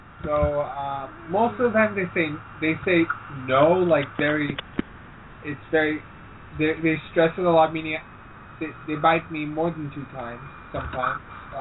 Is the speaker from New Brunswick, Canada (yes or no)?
yes; New Brunswick, Canada; I live in a hut outside in New Brunswick, Canada. So, I'm Canadian, actually.